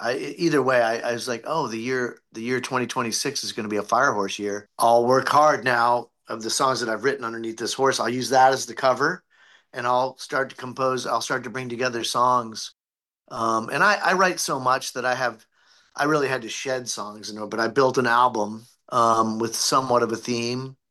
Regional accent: Ohio, United States; I am from Ohio, like Ed from Ohio.

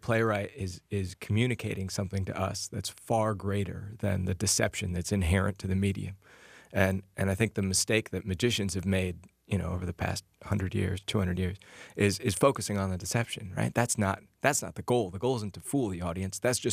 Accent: Ames, Iowa, United States; Well, so I grew up in Ames, Iowa, and one of the advantages of that is as a young magician, I was the only act in town.

